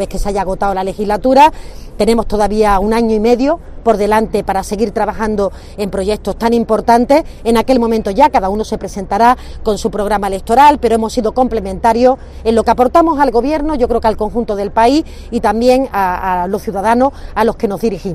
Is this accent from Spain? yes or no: yes; Andalusia, Spain; yo como andaluz andaluza y ciudadana de esta comunidad